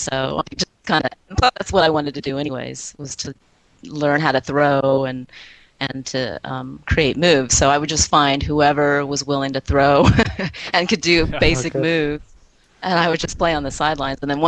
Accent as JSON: {"language": "English", "town": "El Paso", "region": "Texas", "country": "United States", "said": "I'm from El Paso, Texas, and you know, there's really nothing there as far as Frisbee, I thought."}